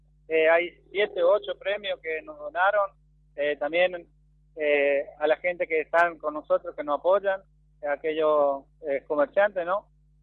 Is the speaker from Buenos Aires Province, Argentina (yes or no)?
no; Curuzú Cuatiá, Corrientes, Argentina; Soy de Curuzú-Cuatiá, nativo allá, y hace 2 años que estamos acá